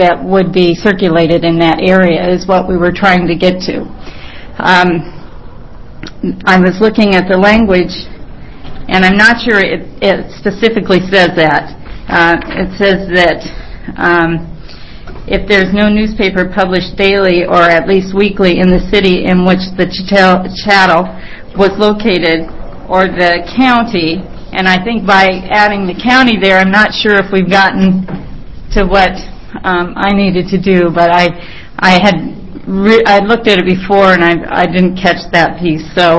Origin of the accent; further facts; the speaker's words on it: Springfield, Oregon, United States; I'm from Springfield.